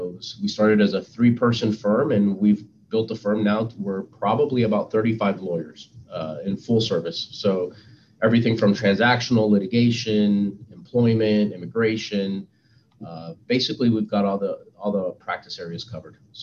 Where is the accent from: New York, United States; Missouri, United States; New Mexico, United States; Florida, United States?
Florida, United States; Miami; Well, I'm a local Miami person. I was raised in Miami. I went to University of Miami for undergrad. Then I went to Florida State for law school. Soon after law school, I came back to Miami.